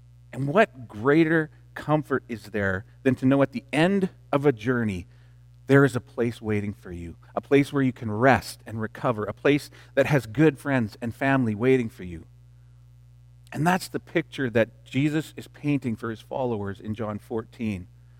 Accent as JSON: {"language": "English", "town": "Greendale", "country": "United States", "tie": "born or raised there", "said": "Our church, the church that I grew up in Greendale, was right across from a biker gang"}